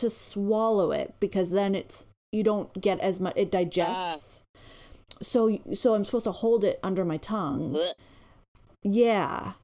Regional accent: West Coast, Canada; My accent's weird because I grew up on the West Coast.

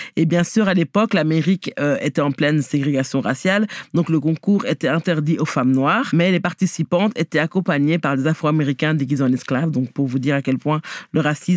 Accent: Belgium; Et en France, chez nous, donc chez vous, parce que moi je suis belge, mais bon.

